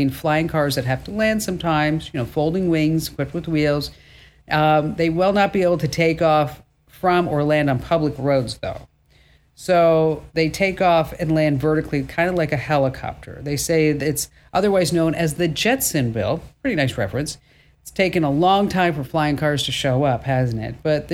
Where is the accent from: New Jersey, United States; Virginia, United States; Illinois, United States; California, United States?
New Jersey, United States; I'm from New Jersey, spent a lot of time in New York.